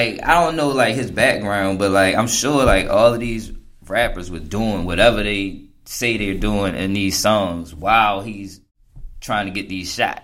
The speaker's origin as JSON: {"language": "English", "town": "Baltimore", "region": "Maryland", "country": "United States", "tie": "born or raised there", "said": "because when you're a child, first of all, growing up in Baltimore, like, you had to be tough."}